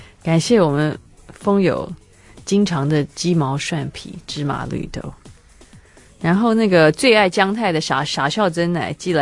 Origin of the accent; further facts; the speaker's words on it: Taiwan; 显示我们台湾人心灵都好空虚哦，